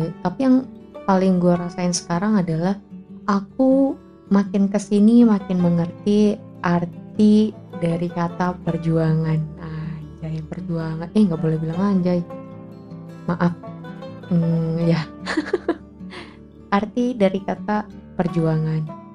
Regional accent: Nias, North Sumatra, Indonesia; now in Bali, Indonesia; jadi sebenarnya gue ini masih kelas 3 SMK di Bali. Sebelumnya aku dari Nias, Sumatera Utara.

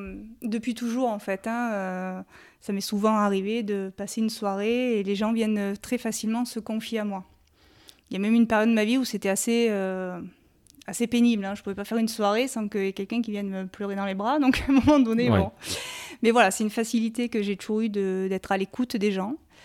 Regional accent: Provence-Alpes-Côte d'Azur, France; Je suis native des Alpes de Haute-Provence. J'ai toujours habité là.

